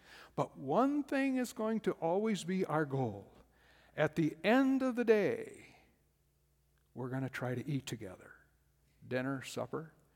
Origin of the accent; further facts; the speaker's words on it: South Dakota, United States; I'm from South Dakota and live 45 minutes to the northwest was a hydroelectric dam, and 45 minutes to the east was a hydroelectric dam.